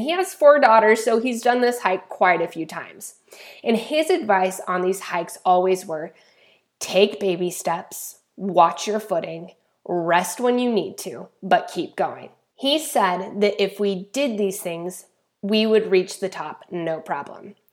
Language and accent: English; Idaho, United States; But I grew up in Idaho, so hiking was almost an every weekend thing in the summer. I was raised LDS